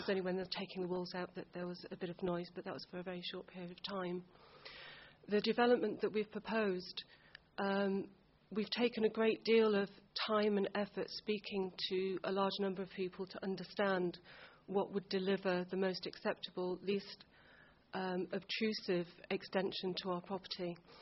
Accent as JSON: {"language": "English", "town": "Westow", "region": "Yorkshire and the Humber", "country": "United Kingdom", "tie": "born there", "said": "I was born in Westow and was very fortunate enough to have the opportunity to move back to Moulton 4 years ago."}